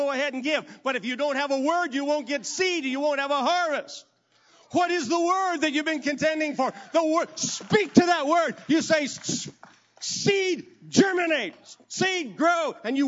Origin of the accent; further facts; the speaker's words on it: Saskatchewan, Canada; I'm a farmer from Saskatchewan.